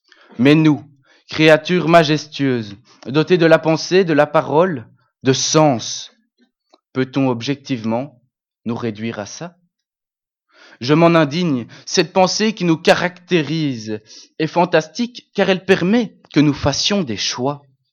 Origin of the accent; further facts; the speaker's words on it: Belgium; Je suis un Belge sur 11 millions d'autres chanceux.